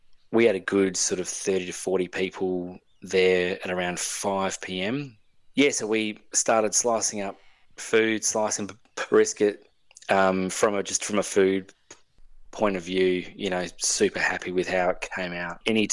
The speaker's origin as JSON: {"language": "English", "town": "Adelaide", "region": "South Australia", "country": "Australia", "said": "oh, and I'm from Adelaide. I've come over from Adelaide."}